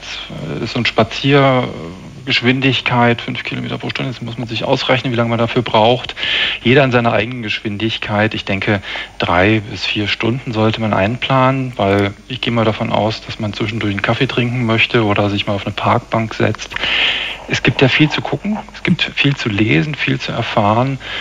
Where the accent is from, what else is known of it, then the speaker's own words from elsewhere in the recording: Berlin, Germany; Man lernt Berlin als Berliner neu kennen mit neuen Augen